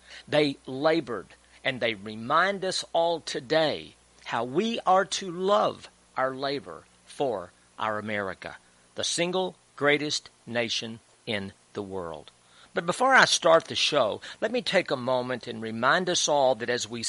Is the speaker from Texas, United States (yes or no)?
yes; Texas, United States; As a young boy growing up in Texas, my dad taught me the importance and the joy of laboring.